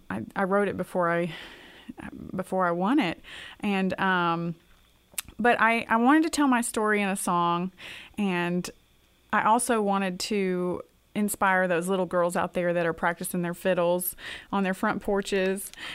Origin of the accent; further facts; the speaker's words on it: Arkansas, United States; And just growing up in Arkansas, I didn't grow up in the country, but I definitely listened to country music and my family listened to country music.